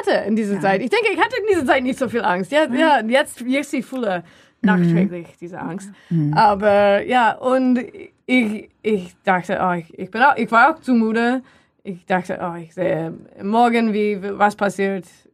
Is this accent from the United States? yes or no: yes; United States; German is a second language; ja, ich bin Amerikanerin